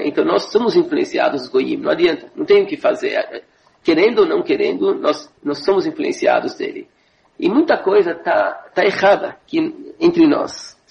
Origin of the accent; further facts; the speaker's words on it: Brazil; moved away; Quer dizer, ele sabia de onde que eu venho, do Brasil, da casa, que nunca me faltou nada, né?